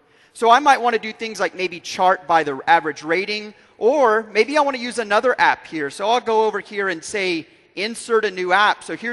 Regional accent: United States; So I happen to be, you know, I'm from the States

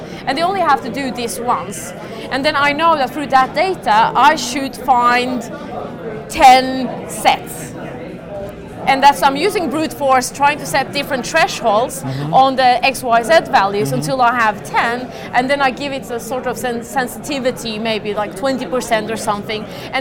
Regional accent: Sweden; Yeah, I mean, I'm from Sweden, and Phoenix is quite different from Sweden in the summer.

